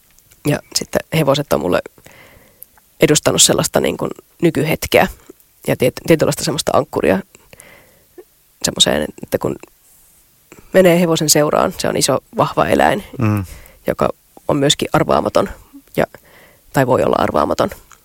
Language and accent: Finnish; Rovaniemi, Lapland, Finland; Olen Rovaniemeltä kotoisin ja nyt sitten tietyllä tavalla se Lapin valo on ollut läsnä siellä varttuessa myös.